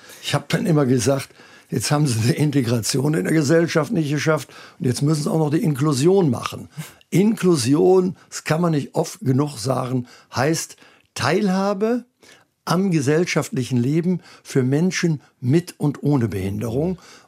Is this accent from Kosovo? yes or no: no; Rhineland, Germany; Das ist deshalb eine jibbelige Frage, wie ich als Rheinländer sage